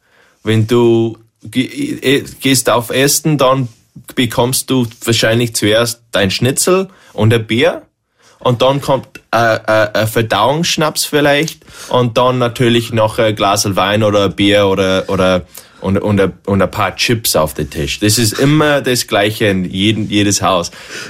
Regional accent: New Zealand; German is a second language; now in Austria; Aber ich bin auch am Land in Neuseeland aufgewachsen

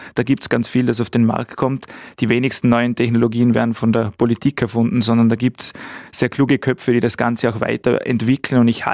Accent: Vorarlberg, Austria; Für mich als Vorarlberger Landespolitiker geht es darum, was können wir in Vorarlberg wirklich konkret als Maßnahme auch setzen

